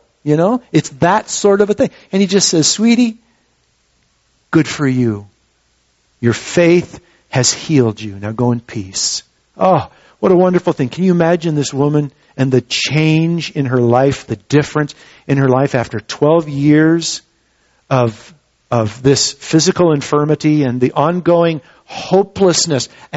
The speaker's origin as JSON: {"language": "English", "region": "Minnesota", "country": "United States", "tie": "born or raised there", "said": "where I grew up in Minnesota, it was not uncommon to see barns and silos and even homes that were taller with lightning rods on top."}